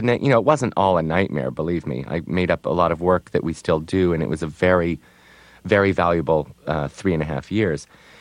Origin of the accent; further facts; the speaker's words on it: United States; And as an American, you know, I was even more American when I was in Belgium for some reason.